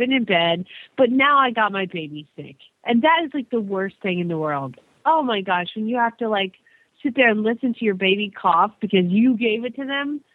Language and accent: English; Phoenix, Arizona, United States; from Phoenix, Arizona